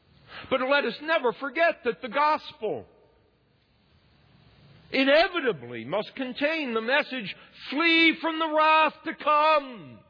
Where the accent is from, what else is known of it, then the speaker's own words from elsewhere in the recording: Bronx, New York, United States; I'm from the Bronx. Come on, me and you.